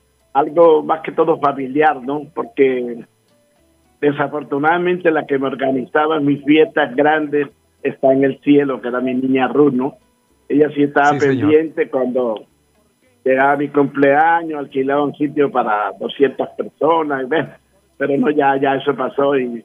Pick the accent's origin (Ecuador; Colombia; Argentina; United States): Colombia; Soledad, Atlántico; yo aclaro que soy colombiano y exactamente de Soledad Atlántico.